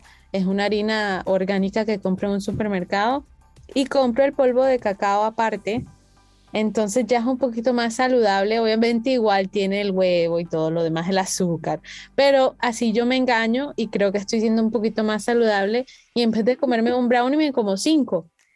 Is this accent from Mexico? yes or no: no; Colombia; yo que soy colombiana. Mi papá cubano